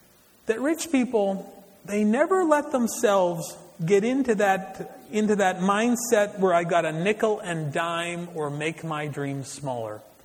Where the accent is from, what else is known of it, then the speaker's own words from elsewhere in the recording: the Prairies, Canada; living in Canada, on the prairies, out in the country, never having left the province that I grew up in Canada